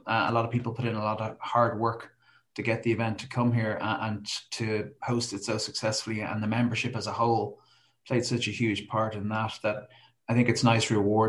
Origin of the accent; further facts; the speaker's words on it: Dublin, Leinster, Ireland; I'm from Dublin originally